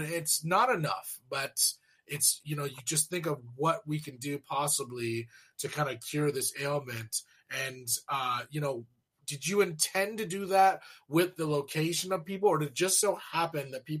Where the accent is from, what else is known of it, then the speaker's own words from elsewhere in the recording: Arcadia, California, United States; And I grew up in Arcadia, so I'm like 5 miles just east of Pasadena.